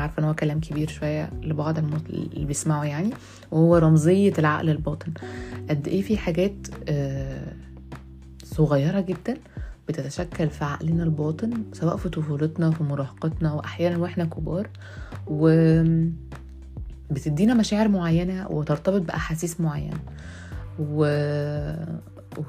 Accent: Alexandria, Alexandria Governorate, Egypt; moved away as an adult; now in Cairo, Egypt; ولما بدات ان انا ابقى لوحدي اكتر، لما نقلت من اسكندريه للقاهره، انا ما كان كنت صغيره بقى يعني، كان عندي مثلا 19 سنه

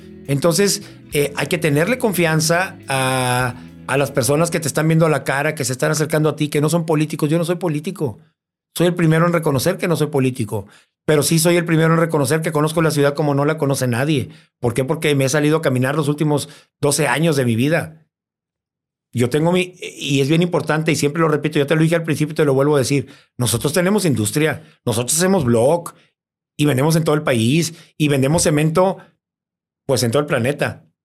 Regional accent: Mexico; ¿Somos malos mexicanos?

